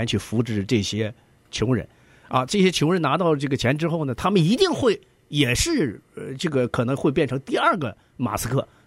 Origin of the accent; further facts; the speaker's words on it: China; 如果用我们从来自中国大陆的人的想法去分析啊